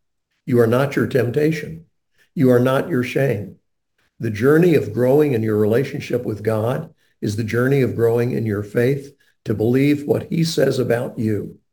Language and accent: English; North Carolina, United States; When I was growing up in Western Carolina, all the traffic going from east of Asheville into downtown had to go through